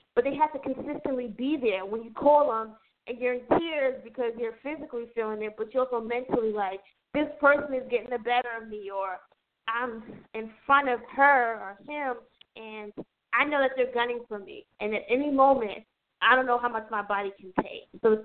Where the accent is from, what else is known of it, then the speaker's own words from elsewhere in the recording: New York City, New York, United States; We have to be able, as the New Yorker, from the city that never sleeps, the Empire State, the financial capital of the world, the fashion district of it all